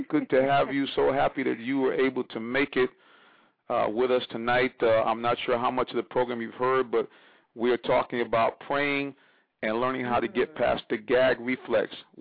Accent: Connecticut, United States; I'm originally from Southern Connecticut, so I spent many, matter of fact, I even worked in White Plains for a while, so very familiar with Tarrytown, New York.

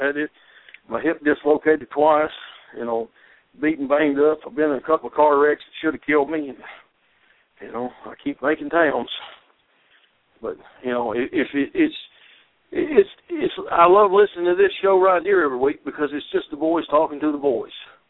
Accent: Tennessee, United States; So, I grew up here in East Tennessee.

